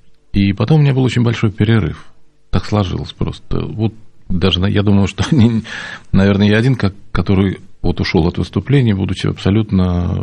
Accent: Saint Petersburg, Russia; Я же питерский, вообще-то, я здесь жил

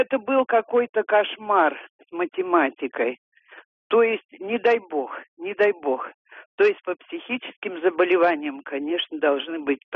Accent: Kemerovo Oblast, Russia; now in Moscow, Russia; Мне уже 70 лет, я вообще в Кузбассе всю жизнь прожила.

